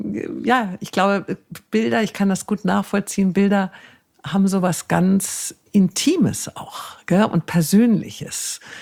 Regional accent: Wiesbaden, Hesse, Germany; in der Bank in Wiesbaden, wo ich aufgewachsen bin.

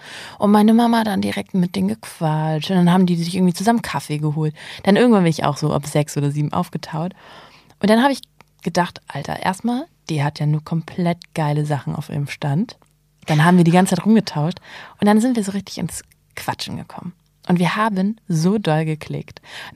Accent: Kiel, Schleswig-Holstein, Germany; in Kiel, in meiner Heimatstadt

